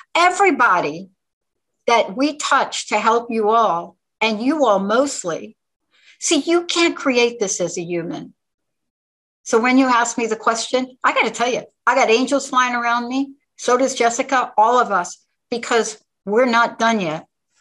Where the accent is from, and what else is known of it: New York, United States; now in Washington, United States